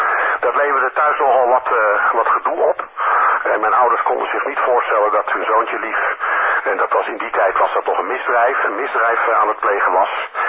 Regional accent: Kortenhoef, North Holland, Netherlands; Ja, ik ben opgegroeid in Kortehoef.

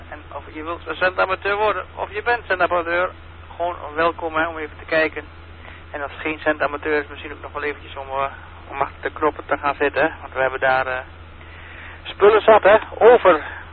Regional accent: Vledder, Drenthe, Netherlands; uit Vledder, Drenthe.

